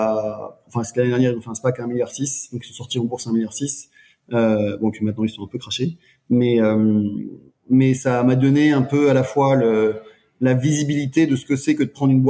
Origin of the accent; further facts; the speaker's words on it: France; Moi, je suis Français